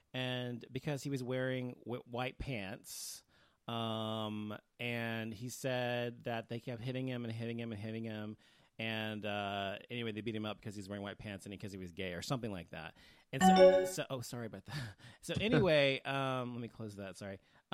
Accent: United States; I said, "No, I'm not fucking Mexican. I'm fucking American.

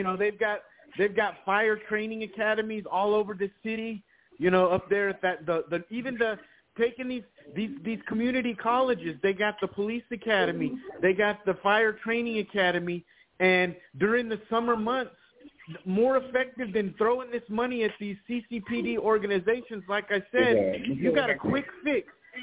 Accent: Blue Mound, Texas, United States; moved away; also born or lived in California; I was born at JPS. I grew up in Blue Mound, and then I moved to California, but my biography is irrelevant.

